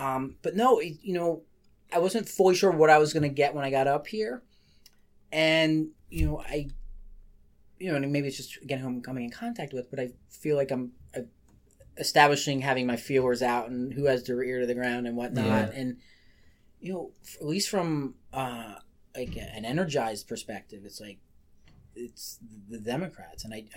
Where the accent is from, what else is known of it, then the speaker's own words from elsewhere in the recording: Douglas Township, Pennsylvania, United States; I'm from Montgomery County, Douglas Township, so